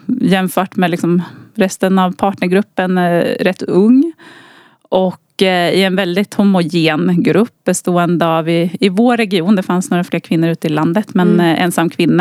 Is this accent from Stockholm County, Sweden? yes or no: no; Katrineholm, Södermanland, Sweden; Jag är uppväxt i Katrineholm, mm, i äldst av tre syskon.